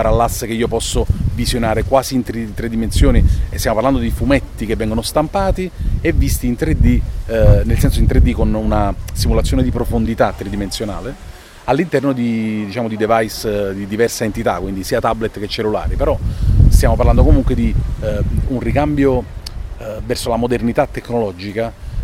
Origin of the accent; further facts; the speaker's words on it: Naples, Campania, Italy; cioè io sono napoletano, mi hanno detto per 25 anni che se volevo fare l'animazione dovevo andare via dall'Italia